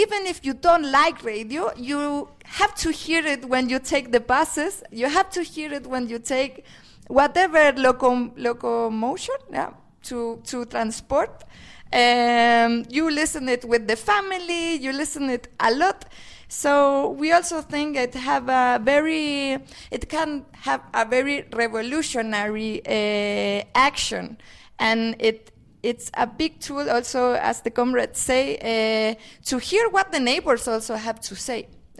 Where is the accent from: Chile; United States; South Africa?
Chile; And well, I'm from Chile, so I also want to share the experience of the territory.